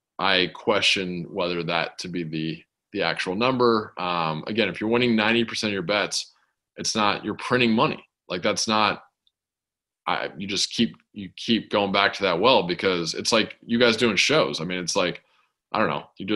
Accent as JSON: {"language": "English", "town": "Los Angeles", "region": "California", "country": "United States", "tie": "born or raised there", "moved": "as an adult", "said": "I'm born and raised in Los Angeles, lived there my whole life, and I got out right at the end of this thing"}